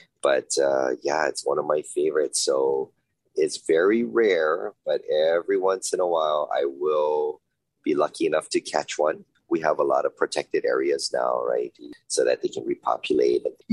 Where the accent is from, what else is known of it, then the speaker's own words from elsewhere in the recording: Hawaii, United States; it's just the way I was taught, you know, like all of my teachers growing up in Hawaii, they said ukulele